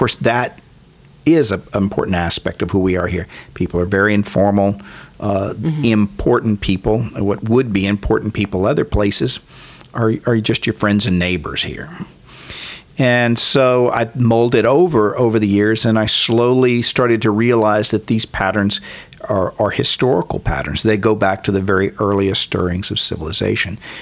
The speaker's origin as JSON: {"language": "English", "town": "Sulphur", "region": "Louisiana", "country": "United States", "tie": "born or raised there", "also_born_or_lived": "San Francisco / San Diego", "said": "So I was graduated from Sulphur High School. I actually was in school with President Savoy, and went off to LSU, was there for a semester, dropped out, went in the Navy."}